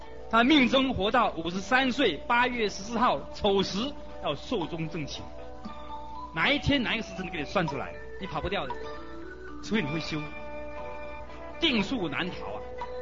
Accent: Guangdong, China; 因为小弟是广东人。不能够忘本

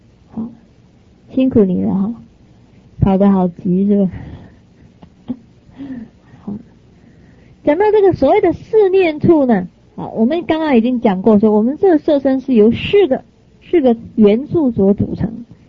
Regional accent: China; 我们中国人还不错啦。好，为什么呢？我看到我们中国的那种砖头，我就欢喜得不得了

